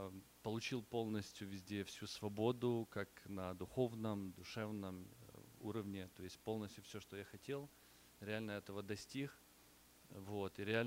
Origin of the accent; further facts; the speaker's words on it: Ukraine; now in Los Angeles, United States; я из Лос-Анджелеса, оригинально с Украины.